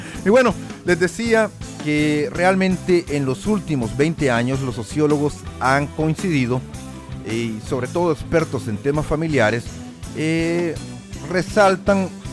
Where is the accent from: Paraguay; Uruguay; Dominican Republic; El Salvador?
El Salvador; En mi país, El Salvador